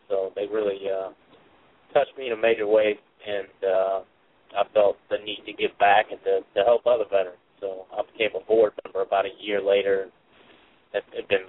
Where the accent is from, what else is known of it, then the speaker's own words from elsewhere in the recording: Lynchburg, Virginia, United States; I'm from Lynchburg, Virginia. That's where I grew up, right near the Blue Ridge Mountains there in Virginia.